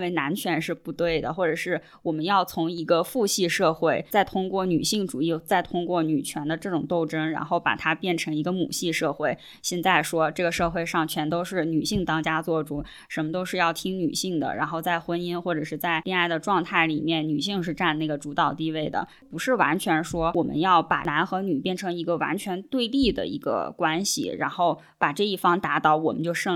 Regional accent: China; 就是我们中国人讲那种阴阳的平衡而已

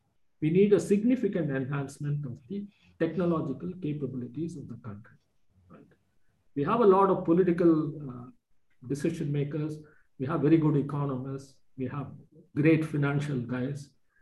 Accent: India; we do all the good things for the reason that we are Indian. And I mean, that's the dream with which we grew up, okay?

